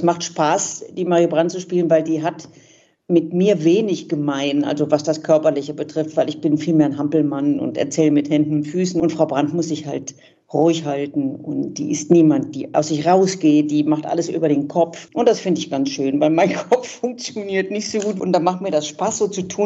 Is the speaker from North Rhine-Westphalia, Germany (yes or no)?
yes; Cologne, North Rhine-Westphalia, Germany; Na, absolut. Ich kann zu Hause schlafen.